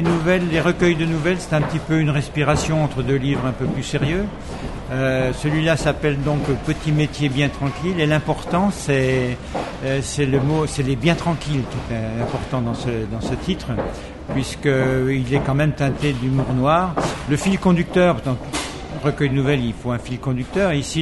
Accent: Arnay-le-Duc, Bourgogne-Franche-Comté, France; born there; Je suis né bourguignon, comme mon nom le laisse entendre. Plutôt mal. En fait, je suis né à Arnay-le-Duc, en Côte d'Or.

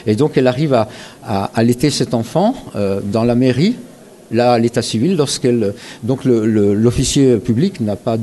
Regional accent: Dole, Bourgogne-Franche-Comté, France; je suis jurassien d'origine de la région de Dole. et j'habite depuis plus de 20 ans entre Dole et Lons-le-Saunier à Chaumergy en Bresse jurassienne.

